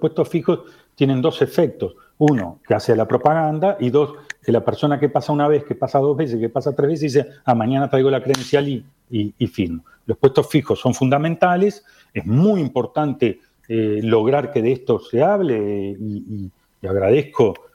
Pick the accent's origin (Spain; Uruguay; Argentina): Uruguay; somos todos uruguayos